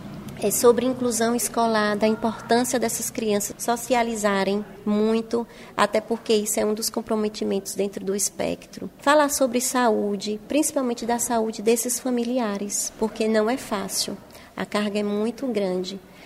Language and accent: Portuguese; Salvador, Bahia, Brazil; quando eu vim de Salvador, eu vim com essas dúvidas e perdida